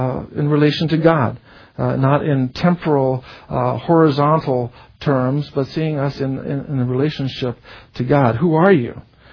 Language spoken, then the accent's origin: English; Tantalus, Hawaii, United States; We grew up on Tantalus.